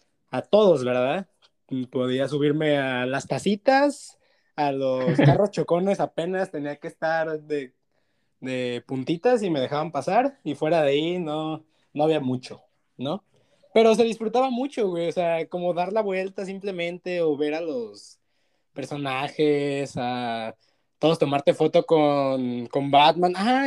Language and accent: Spanish; Mexico City, Mexico; now in Tepic, Mexico; ya que nos vinimos a Tepic, pero seguimos yendo a México. Porque amigos, pues yo también soy chilango.